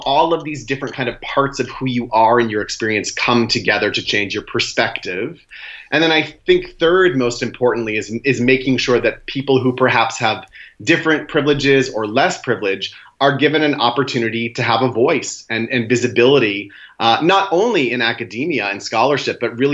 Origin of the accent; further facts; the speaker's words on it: Maine, United States; now in New York City, United States; But I grew up in Maine on a farm, and I know what that world is like.